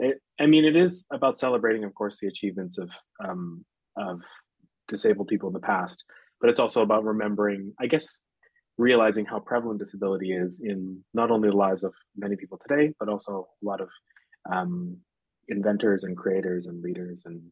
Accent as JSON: {"language": "English", "town": "Surrey", "region": "British Columbia", "country": "Canada", "tie": "born or raised there", "said": "I'm a native of Vancouver, so I grew up in Surrey, actually."}